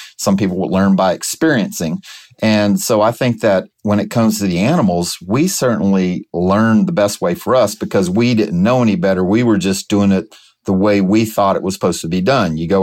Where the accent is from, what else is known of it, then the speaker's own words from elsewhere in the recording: DeVille, Louisiana, United States; also born or lived in Texas City, United States; I was born further south in Texas City in Texas, but I was pretty much raised in the swamps of Louisiana. My dad moved us to DeVille, Louisiana back in 1972.